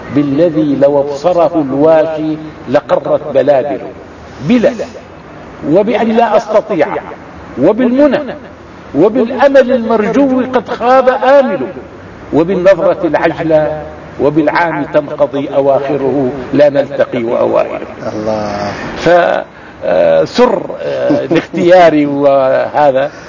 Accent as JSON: {"language": "Arabic", "country": "Jordan", "said": "في عندنا في الأردن شاعر معروف"}